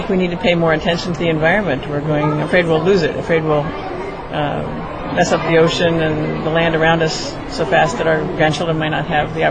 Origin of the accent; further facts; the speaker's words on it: Syracuse, New York, United States; From Syracuse, New York